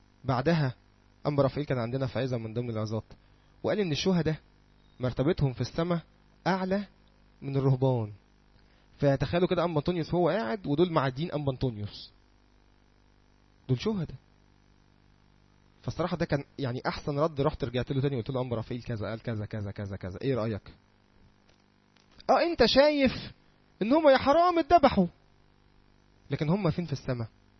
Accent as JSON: {"language": "Arabic", "country": "Egypt", "said": "احنا كمجتمع مصري"}